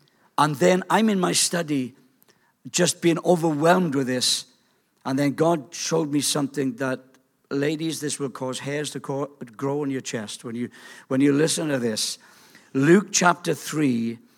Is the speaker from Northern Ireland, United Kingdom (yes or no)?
no; Wales, United Kingdom; I got a vivid imagination. I'm a Welsh bloke. You know what I mean? We just dream things.